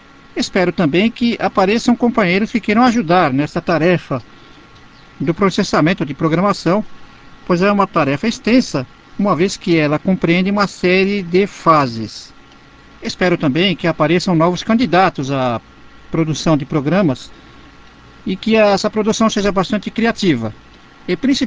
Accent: São Paulo, Brazil; born there; sou nascido em São Paulo, capital, sou invisual desde nascido

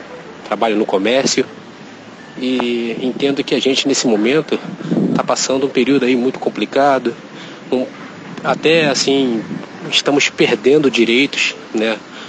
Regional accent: Rio de Janeiro, Brazil; Tenho 34 anos. Sou do Rio de Janeiro.

